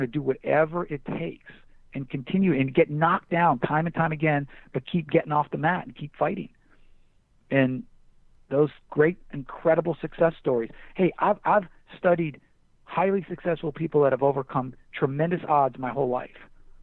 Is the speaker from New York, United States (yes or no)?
yes; Buffalo, New York, United States; You know, I come from Buffalo, this and that.